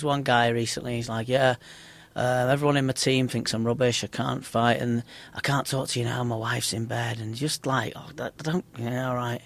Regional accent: Liverpool, North West England, United Kingdom; you know, I'm just from Liverpool.

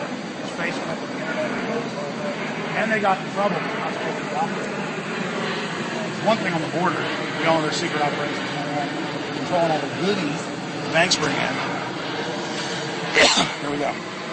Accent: Austin, Texas, United States; I'm from Austin, Texas. He's from Brooklyn, and he's from Houston. I talk really fast for my from Texas.

